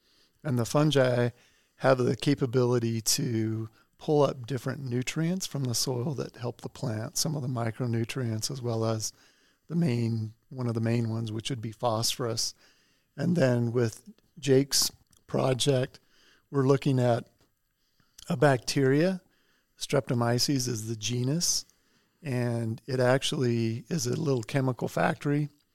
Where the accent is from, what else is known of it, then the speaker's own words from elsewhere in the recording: Idaho, United States; So I grew up in Idaho. I grew up on a potato farm and heavily involved with agriculture and plants.